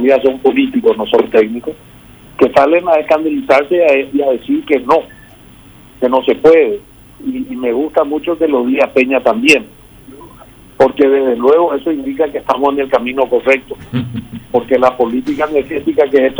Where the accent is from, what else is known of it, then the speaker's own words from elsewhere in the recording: Paraguay; y sobre todo como somos nosotros, los paraguayos y las paraguayas.